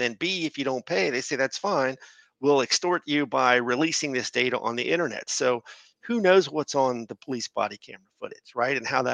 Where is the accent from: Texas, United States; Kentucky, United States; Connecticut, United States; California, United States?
Kentucky, United States; Fort Wright; Fort Wright is my hometown. I've lived in Fort Wright my whole life.